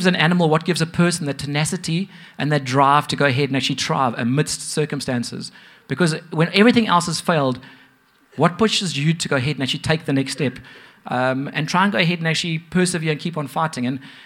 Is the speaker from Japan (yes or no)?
no; Ireland; I'm not Scottish. Greg is. I'm Irish. I'm Irish. I sound Irish.